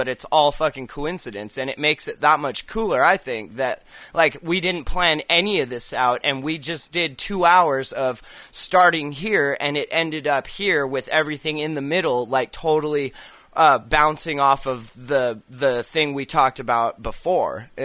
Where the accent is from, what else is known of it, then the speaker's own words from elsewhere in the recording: Lancaster, California, United States; born there; now in Montana, United States; I was born in California. I was born in Lancaster, Glendale Hospital, driven home in a limo.